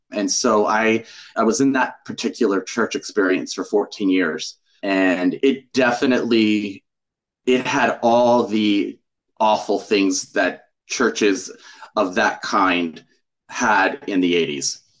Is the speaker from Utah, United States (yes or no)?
no; Maryland, United States; I was raised in Maryland, where most people are either Catholic or Methodist.